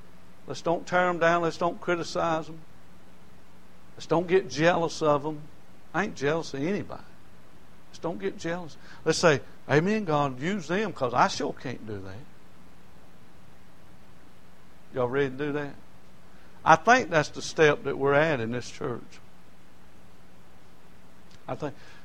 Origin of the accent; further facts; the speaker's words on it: Lancaster, United States; Yeah, y'all make fun of me because I grew up in Lancaster.